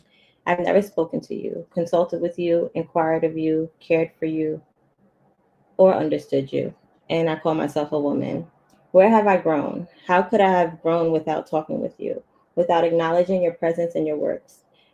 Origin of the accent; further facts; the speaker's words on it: Teaneck, New Jersey, United States; now in Los Angeles, United States; Okay, so I'm originally from Teaneck, New Jersey. … I have been bi-coastal from New Jersey to LA for the last 5 years.